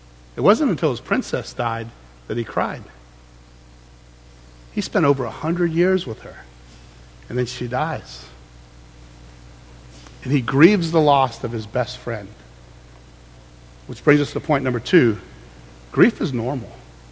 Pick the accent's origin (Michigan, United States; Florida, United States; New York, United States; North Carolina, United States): Florida, United States; Clearwater; I grew up in Clearwater, you know, we don't really hunt there.